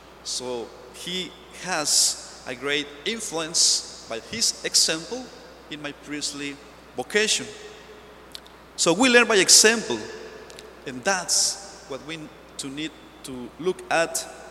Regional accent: Michoacán, Mexico; now in New Orleans, United States; In my personal experience, I moved from Mexico. I am from a very small village in Michoacán, Mexico.

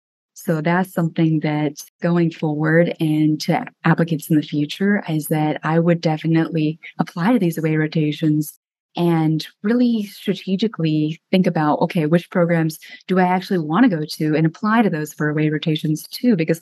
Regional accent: Montana, United States; I'm a fourth year, and I'm originally from Montana

